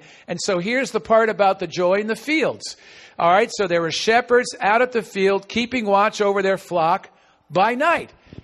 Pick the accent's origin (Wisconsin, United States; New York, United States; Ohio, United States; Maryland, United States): New York, United States; And I'll tell you a little bit more about my experience growing up in New York area.